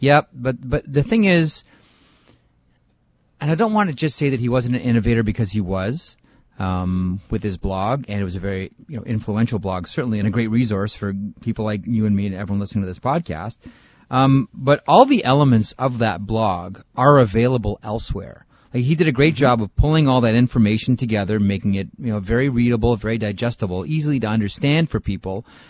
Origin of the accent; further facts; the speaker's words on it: Canada; but I'm a Canadian, so damn it, I'm going to do it.